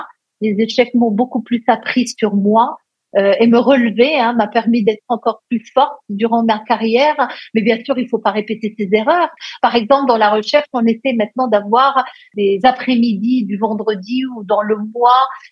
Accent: Morocco; je suis née au Maroc, donc j'ai suivi une scolarité très post-coloniale. Bien que je sois dyslexique, ben, j'ai grandi dans les deux langues, arabe et française

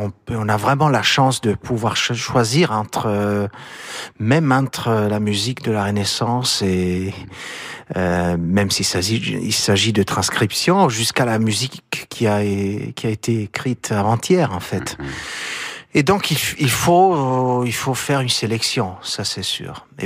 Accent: Ticino, Switzerland; J'ai grandi au Tessin, une autre région qui est très très belle aussi.

